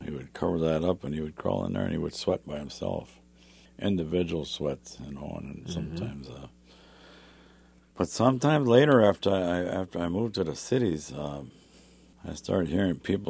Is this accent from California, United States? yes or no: no; Minnesota, United States; like I grew up on the Wisconsin border on the Minnesota side, Minnesota-Wisconsin border on the Minnesota side, and a lot of our people kept heading west.